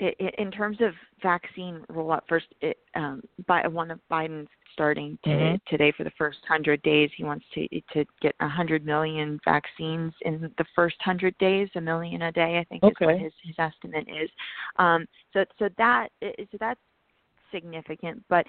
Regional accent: Pennsylvania, United States; from my home state of Pennsylvania

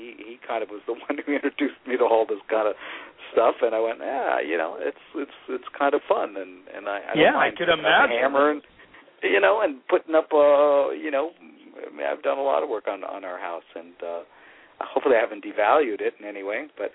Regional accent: Hollywood, California, United States; I wanted to put down on paper memories of growing up in Hollywood

